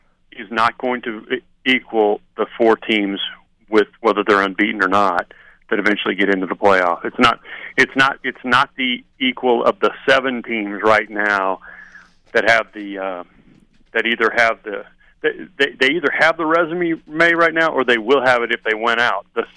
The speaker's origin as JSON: {"language": "English", "region": "Nebraska", "country": "United States", "said": "I went to school at Nebraska, I'm from Nebraska, my family's at Nebraska"}